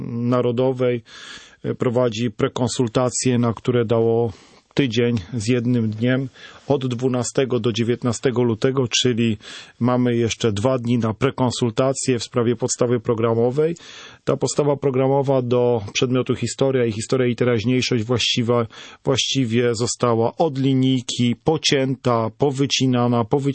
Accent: Tomaszów Mazowiecki, Łódź Voivodeship, Poland; now in Lublin, Poland; pochodzę z Tomaszowa Mazowieckiego

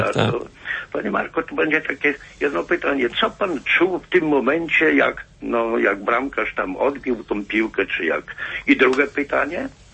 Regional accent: Białystok, Podlaskie Voivodeship, Poland; bo ja jestem z Białegostoku

